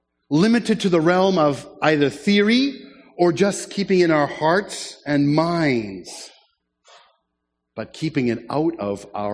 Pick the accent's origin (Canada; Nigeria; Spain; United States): Canada; also born or lived in Germany; Today is election day in Germany, where we spent 19 years. I'm not a German citizen, I'm a Canadian citizen.